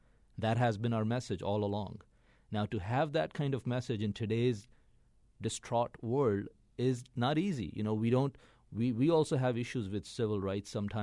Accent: Pakistan; moved away as an adult; Raised there for 25 years.

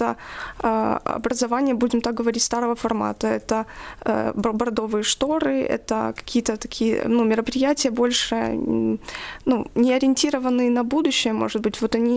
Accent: Donetsk, Donetsk Oblast, Ukraine; несмотря на то, что я из Донецка, я никогда не была в Краматорске

